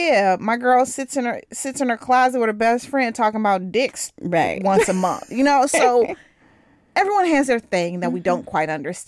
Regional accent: Midwest, United States; I am from the Midwest.

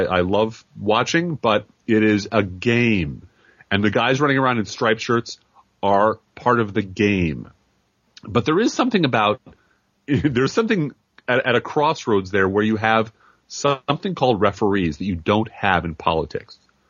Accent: Chicago, Illinois, United States; I'm from Chicago. I love the Bears. I talk like the Bears.

